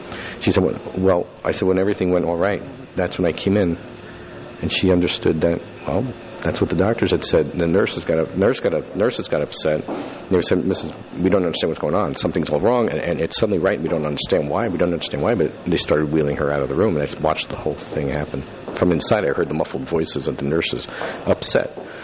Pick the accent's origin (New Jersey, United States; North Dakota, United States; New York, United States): New York, United States; Yonkers; Okay, originally I was from Yonkers, New York. That's where I was born. And then we moved to Manpack, New York, upstate.